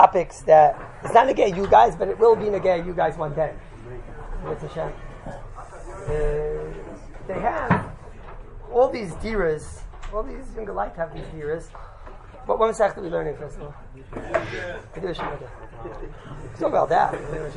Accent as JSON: {"language": "English", "town": "Brooklyn", "region": "New York", "country": "United States", "said": "The truth is, I'm from Brooklyn."}